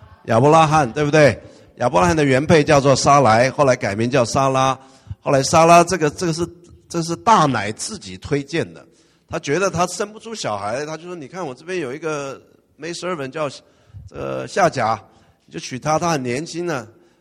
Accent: China; 尤其是我们东方人，我们中国人，我们常常讲说眼泪往肚子里流

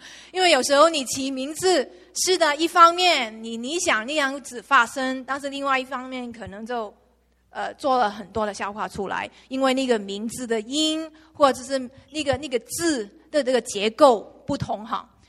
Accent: Hong Kong; 我是从香港来的嘛，可以下一张嘛，我从香港来的

